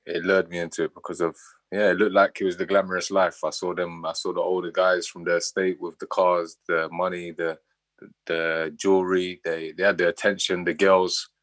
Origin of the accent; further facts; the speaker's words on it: London, United Kingdom; Well, I grew up in Brixton, South London, Whitesword.